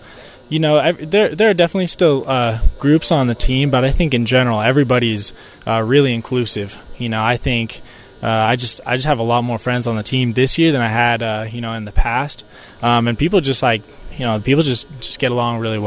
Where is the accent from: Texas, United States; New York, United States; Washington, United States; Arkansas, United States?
Washington, United States; I was coming from Washington where, you know, we had a couple hundred LDS kids at my school, actually